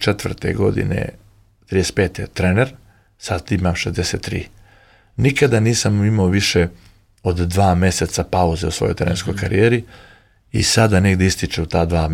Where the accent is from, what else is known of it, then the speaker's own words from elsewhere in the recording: Montenegro; now in Serbia; Srbiji, glasam, građanin sam Srbije, ali sam Crnogorac.